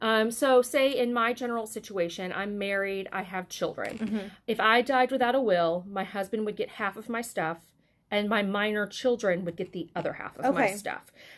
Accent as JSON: {"language": "English", "town": "Lexington", "region": "Kentucky", "country": "United States", "tie": "born or raised there", "said": "I am from Lexington originally, grew up in the city, was raised here."}